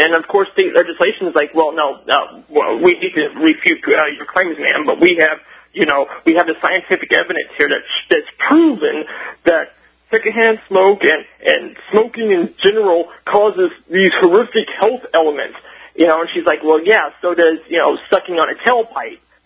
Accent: California, United States; I come from California originally, and I come from a blended family

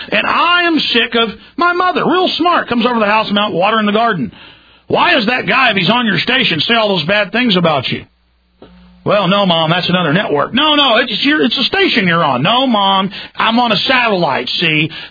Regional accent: Rockwall, Texas, United States; now in Austin, United States; I'm a guy from Rockwall, Texas, who's lived in Austin half his life

